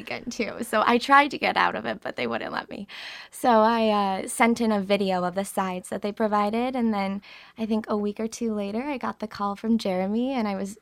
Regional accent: Grand Rapids, Michigan, United States; I'm from Grand Rapids, Michigan, so I'm a Michigan native

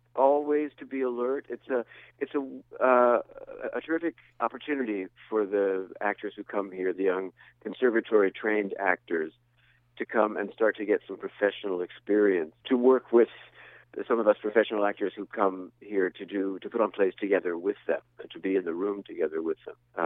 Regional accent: Miami, Florida, United States; moved away as an adult; now in New York, United States; I'm from Miami originally, born and raised there, went to New York to go to college, and stayed

